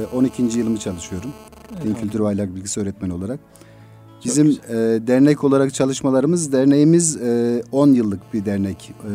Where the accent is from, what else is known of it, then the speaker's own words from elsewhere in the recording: Yerköy, Yozgat, Turkey; Yozgat Yerköylüyüm.